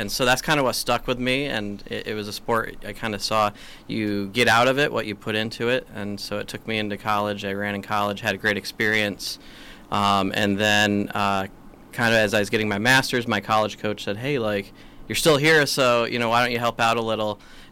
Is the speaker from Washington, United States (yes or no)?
no; New York, United States; I grew up in Central New York, kind of born and raised in that area.